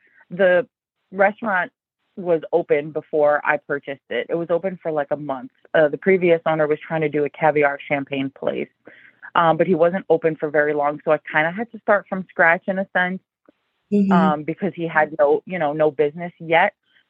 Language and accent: English; New York City, New York, United States; I've always been a city person. I grew up in New York City.